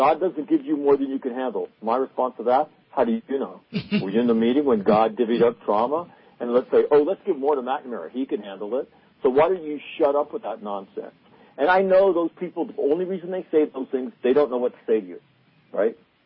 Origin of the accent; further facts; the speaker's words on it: Sacramento, California, United States; We grew up in Sacramento. You know, my family and generations of my family there.